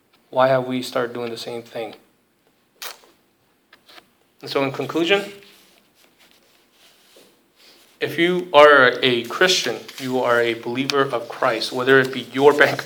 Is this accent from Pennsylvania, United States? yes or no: yes; Philadelphia, Pennsylvania, United States; so growing up in Philly, we were literally a part of everyone's youth group.